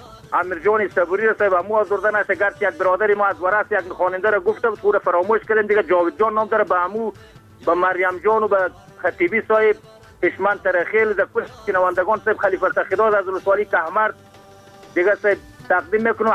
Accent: Afghanistan; از اینکه ما از افغانستان هستیم

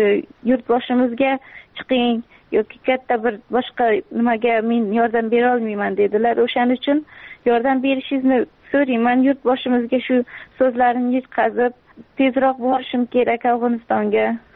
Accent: Surxondaryo Region, Uzbekistan; also born or lived in Mazar-i-Sharif, Afghanistan; Mazori Sharif viloyatida tug'ilib, 1 yoshimda bo'lganimda dadamni ishlar shaqi bo'lganlar Surxondaryoda. Shaqi maktabni bitirdim

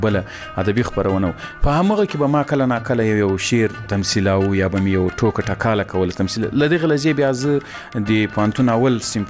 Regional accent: Ghazni, Afghanistan; ځکه زه له غزنی څخه یو دوه درې کسان وو

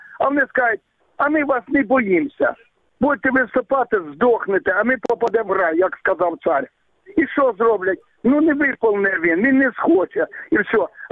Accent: Crimea, Ukraine; я с Крыма. Ну, с оккупационного Крыма.

